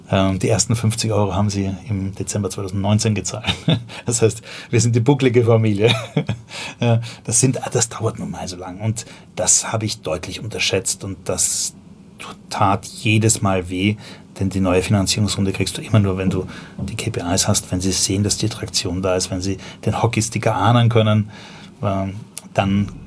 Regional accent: Vienna, Austria; moved away as an adult; now in Berlin, Germany; Ich bin ja, als ich nach Deutschland gekommen bin, ich komme ursprünglich aus Wien, ein Mädel war schuld, bin nach Berlin gegangen, habe das Wochenende noch da geblieben. Das war Anfang der 90er.

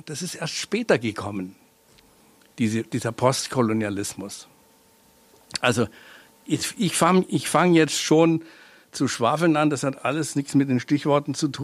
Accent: Lake Constance, Germany; Ja, natürlich, ich bin am Bodensee aufgewachsen.

